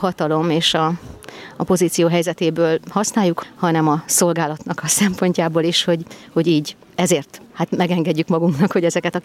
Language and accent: Hungarian; Forró, Borsod-Abaúj-Zemplén, Hungary; közel 40 évig szolgált Forrón. Én az ő idejében nőttem fel